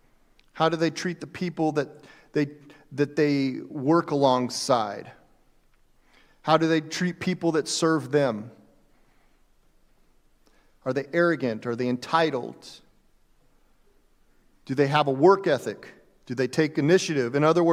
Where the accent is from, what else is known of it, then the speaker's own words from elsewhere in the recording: Albuquerque, New Mexico, United States; Because I grew up in Albuquerque and we were rival churches.